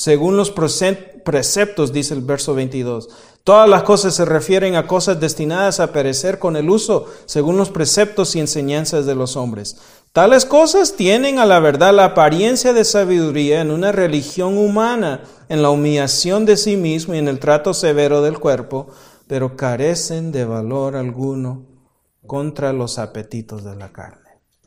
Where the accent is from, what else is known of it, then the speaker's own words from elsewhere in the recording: El Salvador; Bueno, no soy mexicano, soy de El Salvador, así que a mí no me pertenece nada